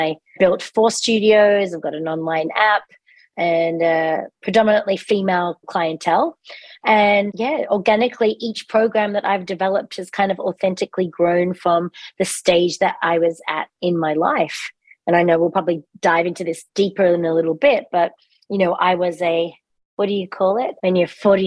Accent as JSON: {"language": "English", "country": "Australia", "tie": "born or raised there", "also_born_or_lived": "England", "lives_now": "United States", "said": "I was born in England, but grew up in Australia."}